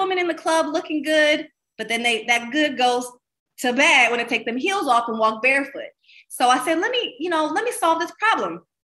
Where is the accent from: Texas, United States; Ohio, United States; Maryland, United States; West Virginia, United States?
Ohio, United States; Columbus; also born or lived in Los Angeles / Miami; Just 2 years ago, right before COVID, I moved back to my hometown of Columbus, Ohio.